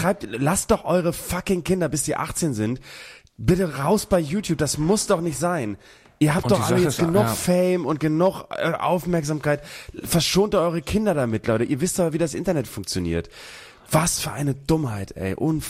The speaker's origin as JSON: {"language": "German", "region": "Bremen", "country": "Germany", "said": "Als Bremer kriegst du das ja auch"}